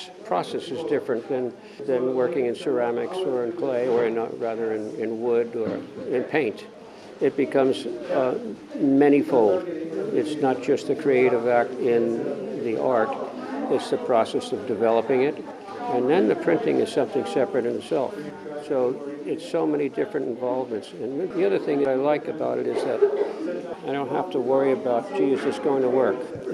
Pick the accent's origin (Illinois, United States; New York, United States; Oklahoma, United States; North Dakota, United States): New York, United States; The toughest people are the New Yorkers. They are, and I'm from New York, so I can say that.